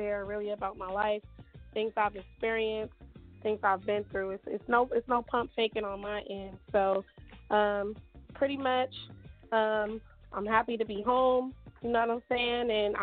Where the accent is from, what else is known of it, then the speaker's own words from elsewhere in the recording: Los Angeles, California, United States; I'm from South Central California. I grew up off of Crenshaw and Slauson in the heart of the street.